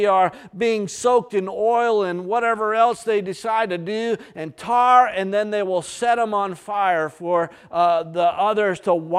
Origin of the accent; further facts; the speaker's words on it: Maine, United States; It's because I'm from Maine. I don't say it right.